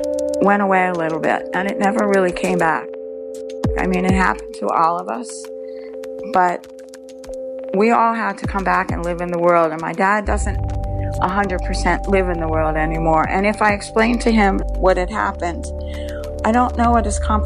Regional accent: Philadelphia, Pennsylvania, United States; We grew up in Philadelphia at Front and Cheltenham. I went to girls' high, he went to Central.

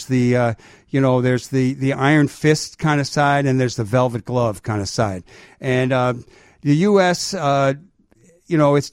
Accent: New England, United States; And I grew up in New England.

